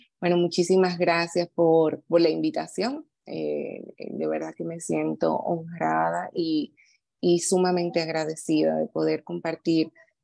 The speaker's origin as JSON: {"language": "Spanish", "country": "Dominican Republic", "said": "cualquier cosa que tenga que ver con mi tierra, la República Dominicana"}